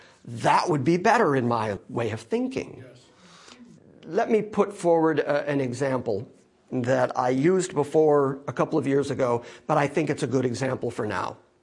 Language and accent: English; Ireland; because I'm Irish.